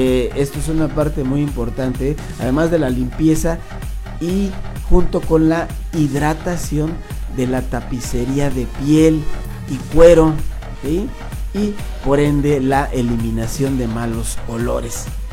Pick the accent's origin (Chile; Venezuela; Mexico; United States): Mexico; Acordémonos que estamos en México y ya sabemos que como buenos mexicanos